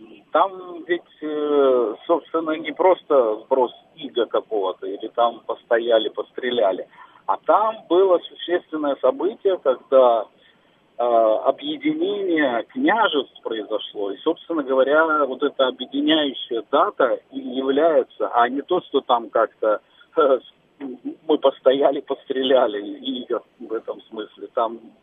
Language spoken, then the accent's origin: Russian; Moscow, Russia; я из Москвы.